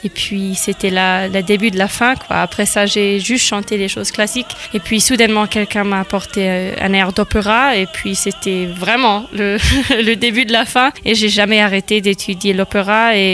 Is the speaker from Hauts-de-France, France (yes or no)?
no; Paris, Île-de-France, France; moved away as an adult; also born or lived in United States; now in Germany; Moi, je suis franco-américaine. Je suis née en France, à Paris, dans la 15e arrondissement. Et puis, je suis grandie entre les États-Unis et puis la France. Et avec l'âge de 21, je suis déménagée en Allemagne parce que je voulais apprendre la langue